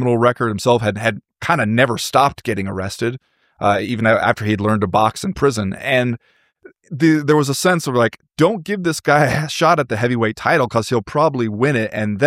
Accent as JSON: {"language": "English", "region": "California", "country": "United States", "tie": "born or raised there", "said": "Yeah. I grew up in the Inland Empire. Yeah. And when I graduated high school, I went to work at a trucking dock in Fontana"}